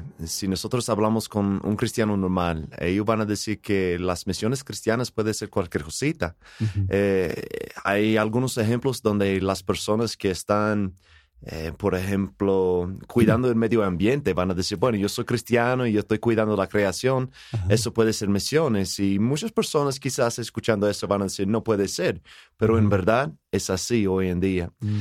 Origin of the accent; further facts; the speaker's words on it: Georgia, United States; now in Dominican Republic; yo soy de Georgia, pero tengo casi 14 años viviendo en la Dominicana con mi esposa Joana y 4 hijos.